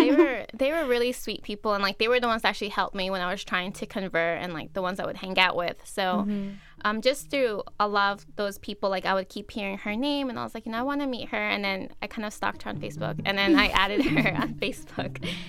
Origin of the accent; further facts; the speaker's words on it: New Jersey, United States; I was born in New Jersey and then lived my whole life until I moved in 2007 to North Carolina.